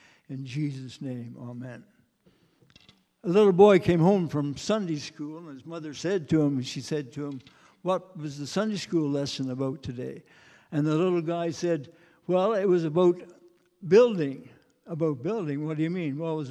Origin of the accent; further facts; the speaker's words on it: Beaton, Ontario, Canada; She grew up in my hometown in Beaton